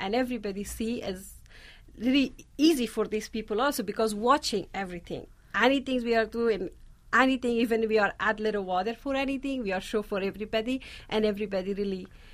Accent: Kabul, Afghanistan; I grew up in Kabul, mm-hmm. which is capital of Afghanistan, yes.

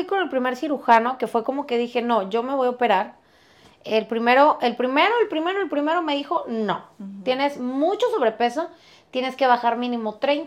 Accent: Mexico; Y como buena mexicana amo los tacos, los tamales, todo lo que tenga carbohidratos, ¿no?

